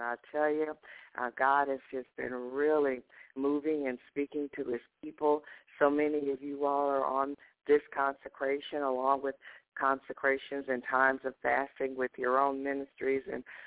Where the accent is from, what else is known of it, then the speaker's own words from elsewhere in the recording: the South, United States; And here, you know, I'm from the South, you all.